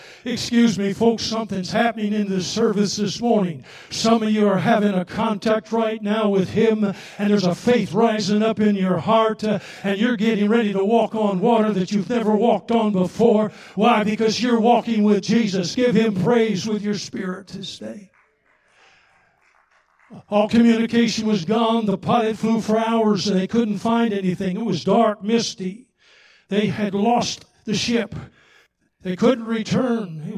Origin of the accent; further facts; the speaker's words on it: Manitoba, Canada; born there; whether it's Kentucky, whether it's Texas or South Carolina or Manitoba, the place where I was born in Canada